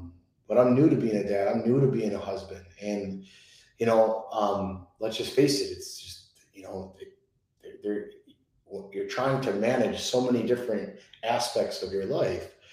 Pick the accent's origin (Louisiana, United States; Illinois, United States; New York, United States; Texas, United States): Illinois, United States; Chicago; I'm Italian. I'm from Chicago.